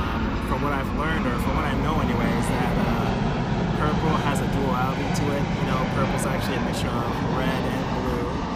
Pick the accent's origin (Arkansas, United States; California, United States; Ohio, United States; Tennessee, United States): California, United States; Los Angeles; Yes, I have always been a Cali boy. My folks came here from the Caribbean in the 70s, but you know, being an American boy, you know, in LA, I am a born and raised Californian LA boy.